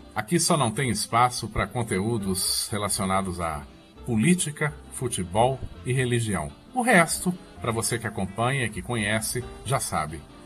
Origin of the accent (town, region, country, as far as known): Sete Lagoas, Minas Gerais, Brazil